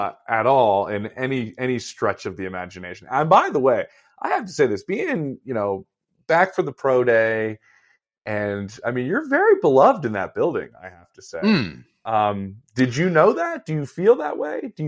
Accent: Philadelphia, Pennsylvania, United States; So I grew up in Philadelphia. My family's from Chicago.

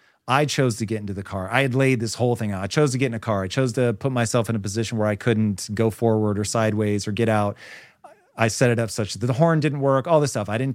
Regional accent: Washington, United States; So I come from Washington State. They have something called McKinney-Vento.

